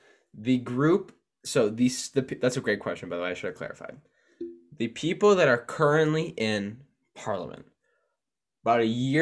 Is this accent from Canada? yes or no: yes; Canada; I am Canadian